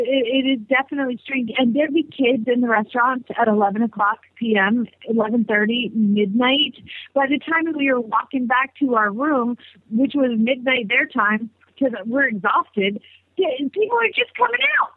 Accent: Atlanta, Georgia, United States; I am from a big city. I'm from Atlanta.

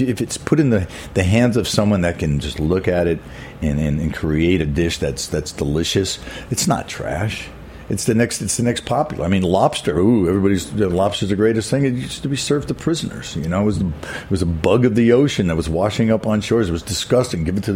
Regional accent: New York, United States; moved away as an adult; now in Las Vegas, United States; Exactly. I mean, New York's my hometown. You know, I was here for 25 years. I've been in Las Vegas 10 now. But I still consider New York my home

